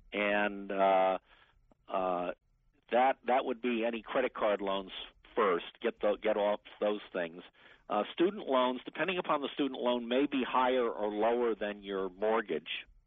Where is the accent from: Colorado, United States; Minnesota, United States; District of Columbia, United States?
District of Columbia, United States; Washington; I speak of this as the son of a career federal government employee. I grew up in Washington.